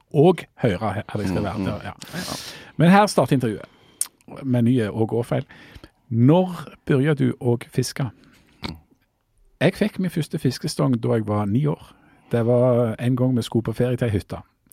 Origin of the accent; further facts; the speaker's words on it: Bryne, Rogaland, Norway; at jeg har vært hjemme på Bryne og måtte liksom hente ut noen av tingene mine ifra det som lå der lenge.